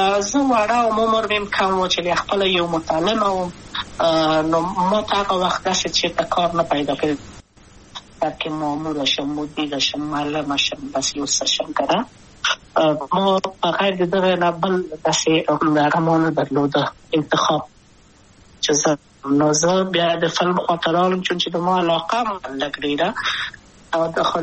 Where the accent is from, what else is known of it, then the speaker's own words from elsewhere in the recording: Kabul, Afghanistan; also born or lived in Wardak; زه خو اصلا د وردګو ولایت یم، د پلار مې د وردګو ولایت ته خلیګن سره کېدلې، د کابل په تخته پل سیمه کې یم، او لویا شویم کابل کې هم مکتب می دولسمه پورې په کابل ښار خیرخانه می نهلی سي مریم کې